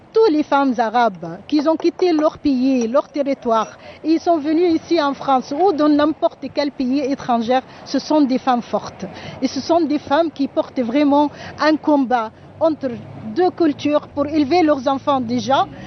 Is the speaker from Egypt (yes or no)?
yes; Egypt; moi j'ai grandi en Égypte, j'ai fait mes études là-bas jusqu'au que j'ai terminé la fac